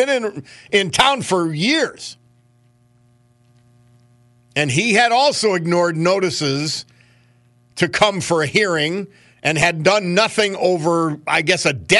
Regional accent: Dunmore, Pennsylvania, United States; So illegal immigration hit home in my, my hometown, but it's not where I live now, of Dunmore yesterday.

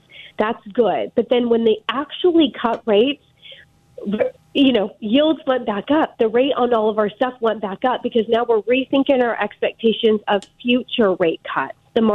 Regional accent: California, United States; I'm from California. We have the massive wildfires

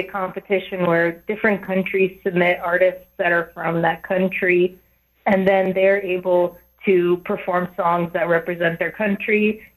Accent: United States; They're like, as an Italian, I loved it. And I was like, as an American, I also love it.

